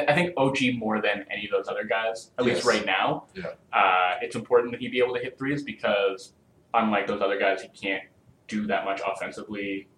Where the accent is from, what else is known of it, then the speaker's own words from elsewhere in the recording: Canada; as a Canadian sports fan, like, you're destined to have.